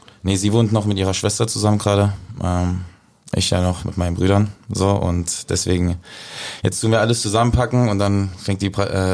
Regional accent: Dresden, Saxony, Germany; ich bin aufgewachsen in Dresden, wir hatten da unsere Wohnung, aber Ferien war ich immer bei Oma.

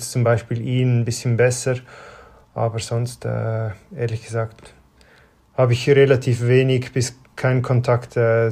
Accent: Switzerland; In dem Dorf, wo ich aufgewachsen bin, hat der lokale Verein, Radsportverein, immer so Kinderrennen organisiert, einmal im Jahr.

